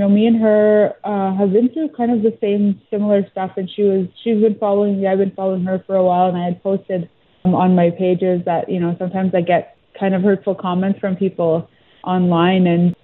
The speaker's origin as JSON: {"language": "English", "town": "Grand Rapids", "region": "Manitoba", "country": "Canada", "tie": "born or raised there", "said": "I ran for Queen in my hometown, Grand Rapids, Mr. Paisa Cree Nation, and we have a winter festival there."}